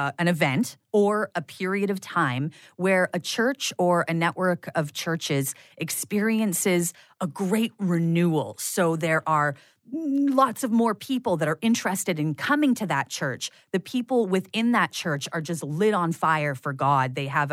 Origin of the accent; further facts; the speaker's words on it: Prince Rupert, British Columbia, Canada; I was growing up in Prince Rupert, British Columbia, which is up the BC coast, just before you get to the Alaska Panhandle.